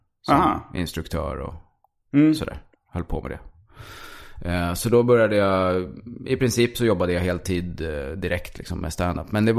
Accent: Stockholm, Stockholm County, Sweden; born there; also born or lived in here and there; är född i Stockholm, sen har jag bott här och där. Men jag kom tillbaka till Stockholm 89.

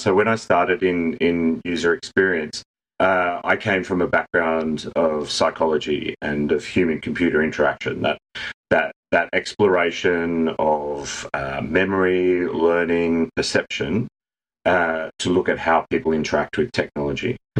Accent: Central Coast, New South Wales, Australia; also born or lived in Sydney; I grew up briefly in Sydney, and then I moved to about an hour and a half north to the Central Coast.

